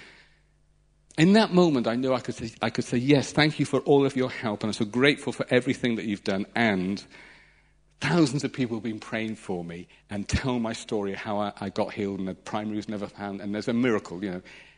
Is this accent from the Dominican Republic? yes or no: no; England, United Kingdom; I'll stand out like a sore thumb because I'm English, British-speaking person.